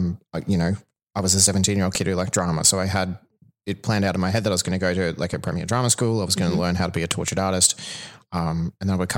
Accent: Toowoomba, Queensland, Australia; I went back to where I lived. I'm from Toowoomba originally.

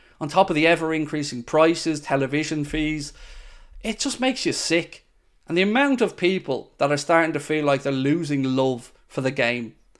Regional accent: Ireland; I'm Irish, as you may be aware.

